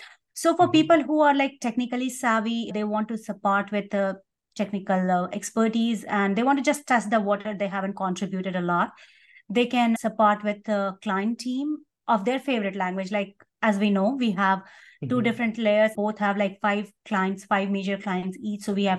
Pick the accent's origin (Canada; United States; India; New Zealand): India; especially I'm coming from India